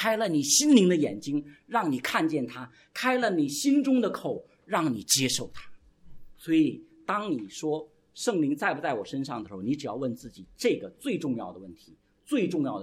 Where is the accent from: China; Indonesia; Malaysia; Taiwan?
China; 我们中国人特别有一种不是真谦卑是伪善